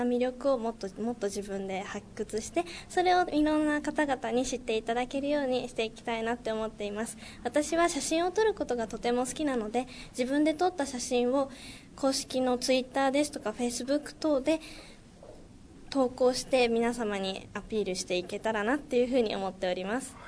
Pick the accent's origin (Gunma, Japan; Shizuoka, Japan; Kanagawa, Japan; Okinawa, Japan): Kanagawa, Japan; Sagamihara; 私も同じく生まれも育ちも相模原なんですけれども、